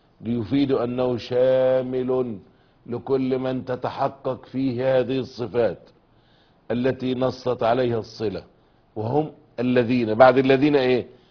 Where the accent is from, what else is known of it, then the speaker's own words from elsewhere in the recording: Egypt; بلادنا مصر